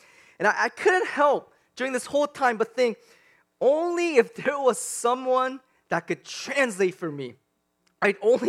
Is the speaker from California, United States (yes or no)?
no; Washington, United States; English is a second language; also born or lived in South Korea; And so I was born in South Korea, and I came to Washington State just in time to enroll into first grade.